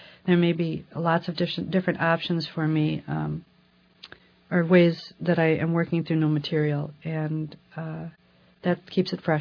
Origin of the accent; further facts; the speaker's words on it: Chicago, Illinois, United States; I grew up in Chicago, Illinois.